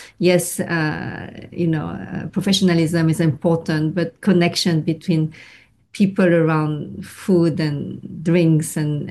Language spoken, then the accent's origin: English; France; accent: French; I have a French accent because my mother is Vietnamese, but I grew up in France. I was born there